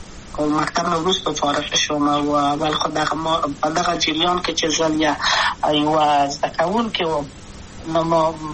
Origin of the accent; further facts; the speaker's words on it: Kabul, Afghanistan; also born or lived in Wardak; د کابل په تختپل سیمه کې یم او لویا شویم کابل کې